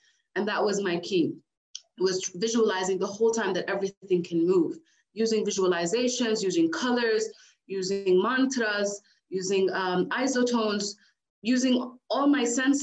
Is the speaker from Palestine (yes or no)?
yes; Palestine; As they said, I'm from Palestine, so I work a lot with trauma.